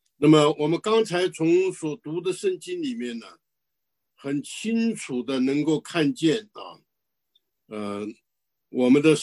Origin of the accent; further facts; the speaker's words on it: China; 我们中国人讲君子人，他是会反省自己的啊。